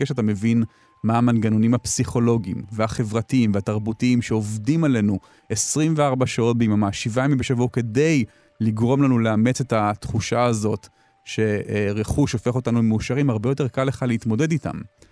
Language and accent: Hebrew; Tel Aviv, Tel Aviv District, Israel; born there; המשפחה שלי בתל אביב, החברים שלי בתל אביב, נולדתי גם אני וגם אשתי, נולדנו בתל אביב, אנחנו חיים פה, אני לא אעבור לגור עכשיו מחוץ לתל אביב